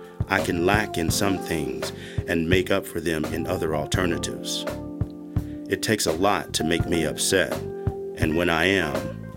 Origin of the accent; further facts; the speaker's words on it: Washington, District of Columbia, United States; Although I get fed up on the quarrel that goes on in my hometown, I'll always love D.C.